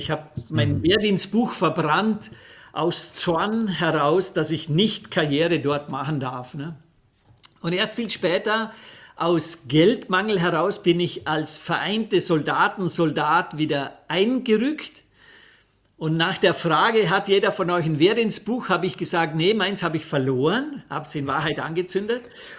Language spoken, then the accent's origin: German; Vorarlberg, Austria; wenn du den Vorarlberger fragst